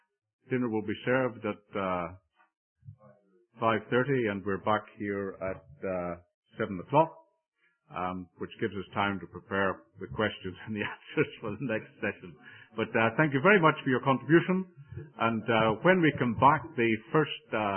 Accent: Northern Ireland, United Kingdom; I was brought up in the Bible reading circuit in Northern Ireland, where you had to fight for your life over anything you said.

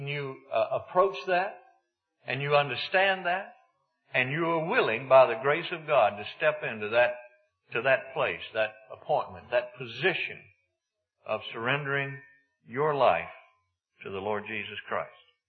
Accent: Mississippi, United States; I was up in northern Ontario, and I was from Mississippi. I always went hunting in the fall

